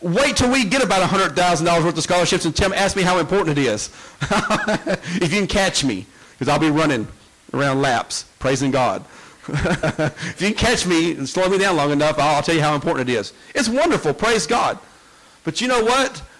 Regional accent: the South, United States; Hey, I'm from the South, though.

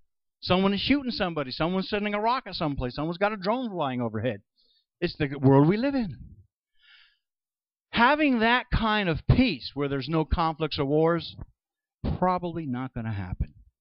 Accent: Middletown, New York, United States; When I was a boy growing up in Middletown, New York, there's no way I would have thought I'd end up doing the things

